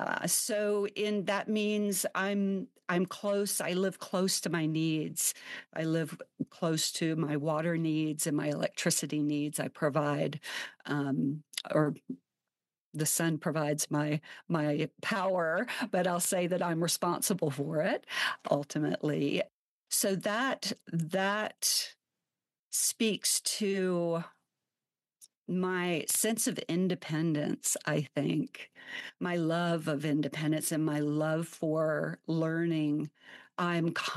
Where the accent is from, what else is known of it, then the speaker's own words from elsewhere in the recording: Savannah, Georgia, United States; I was raised in the South, and in case somebody, hears that and there's a curiosity, because there sometimes is. I was raised in Savannah, Georgia.